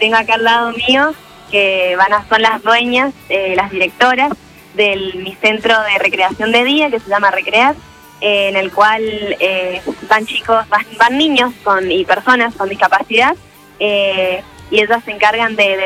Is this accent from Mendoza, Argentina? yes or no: yes; Malargüe, Mendoza, Argentina; de Malargüe